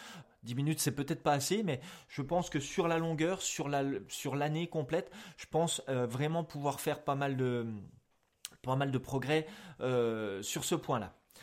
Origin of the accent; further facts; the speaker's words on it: France; c'est une langue qu'il faut savoir parler, qu'il faut savoir maîtriser comme notre langue natale, nous français.